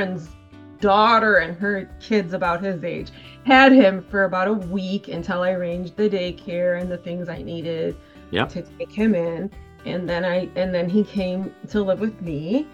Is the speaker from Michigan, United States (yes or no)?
yes; Michigan, United States; born there; also born or lived in Minnesota; so I was born in Michigan, Southeast Michigan here, and graduated from the University of Michigan